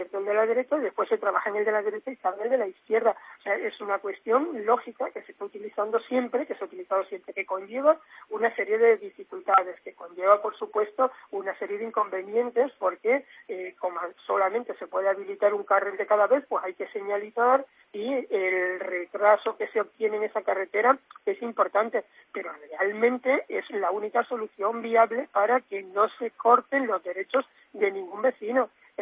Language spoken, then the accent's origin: Spanish; Plasencia, Extremadura, Spain; now in Carcaboso, Spain; yo soy de Plasencia, pero resido en Carcaboso, con lo cual pues tengo esa doble afección, ¿no? El tener mi negocio en Plasencia y también pues la casa de mis padres y la casa familiar en Plasencia y mi vivienda particular en Carcaboso